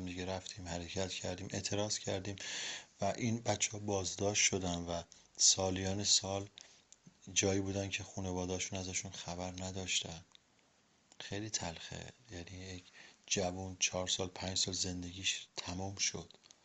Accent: Iran; به عنوان یک ایرانی میخوام اینو خدمتون عرض کنم

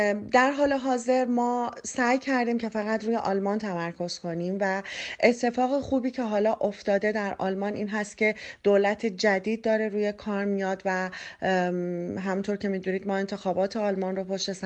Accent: Iran; moved away as an adult; یک ایرانی در تبعید هستم. من مهاجرت نکردم، من مجبور شدم که وطنم رو ترک کنم

